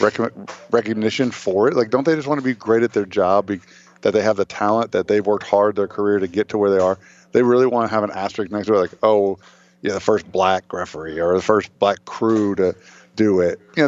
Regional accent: Indiana, United States; I'm from Indiana. Right, we'll race anything.

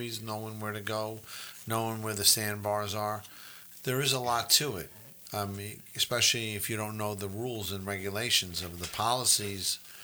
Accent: New York, United States; You know, I know things in New York are a lot higher. And what happened is I'm from New York.

